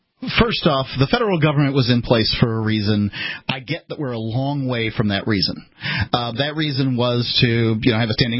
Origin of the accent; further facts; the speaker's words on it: Ireland; well, I'm Irish, right? So I don't go around demanding that the English stroke me a check.